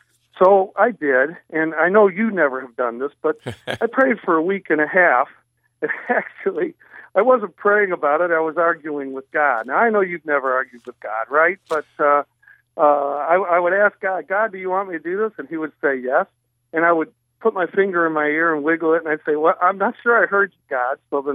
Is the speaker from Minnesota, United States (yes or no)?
no; Sandusky, Ohio, United States; also born or lived in Toledo, Ohio; I'm a Buckeye. I was born in Ohio over in Toledo area, Bowling Green, and my father was a Navy veteran. He was after the Korean War. And I grew up in Sandusky, Ohio, Cedar Point